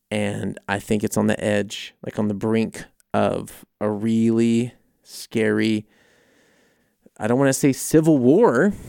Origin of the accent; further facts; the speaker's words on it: United States; as a kid growing up in the States, you always see videos of like, you know, the walk on the moon